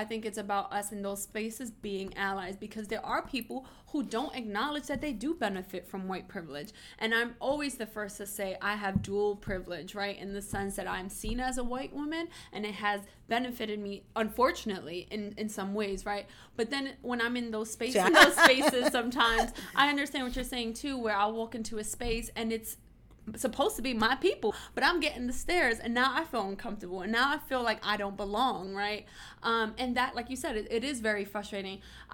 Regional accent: Brooklyn, New York, United States; But like, so just imagine growing up in East New York, Brooklyn, being the only redhead

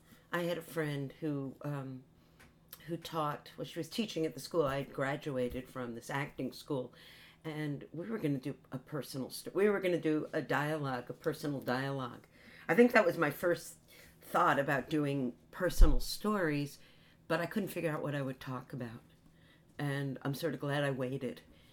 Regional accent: New Jersey, United States; I'm East Coast. I grew up on the Jersey Shore.

